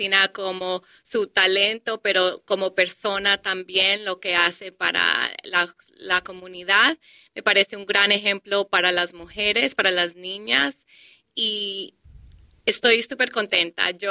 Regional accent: Colombia; also born or lived in Detroit; now in United States; cuando nosotros llegamos a este país de Colombia, vivimos en Detroit, Michigan.

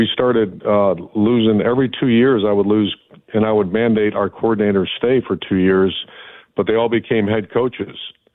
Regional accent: Ashtabula, Ohio, United States; I'm from Ashtabula, Ohio

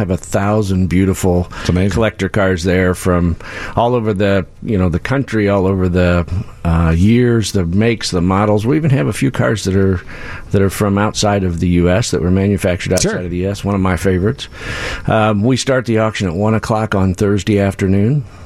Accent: Bloomington, Illinois, United States; now in Chicago, United States; So I'm pretty local. I grew up in Bloomington, Illinois. Live in Chicago now.

